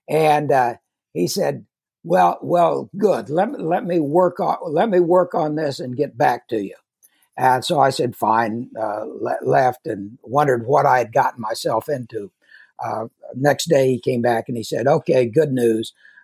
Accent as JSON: {"language": "English", "region": "Kansas", "country": "United States", "tie": "born or raised there", "said": "I grew up in Kansas, so I thought I knew what hot was."}